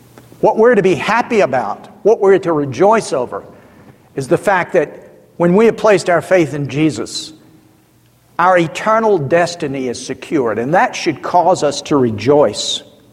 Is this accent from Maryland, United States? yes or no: no; Georgia, United States; now in England; One of the things that came as a shock to me when I moved to England was that, growing up in South Georgia, everybody speaks to everybody.